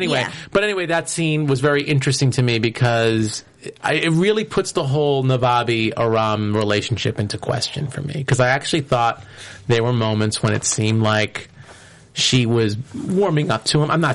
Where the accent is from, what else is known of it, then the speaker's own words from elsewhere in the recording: New York, United States; I am a New Yorker.